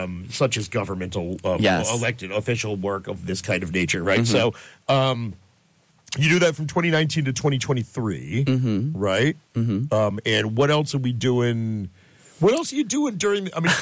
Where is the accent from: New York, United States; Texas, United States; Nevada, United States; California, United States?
New York, United States; Schenectady; I grew up in that area. I grew up in Schenectady.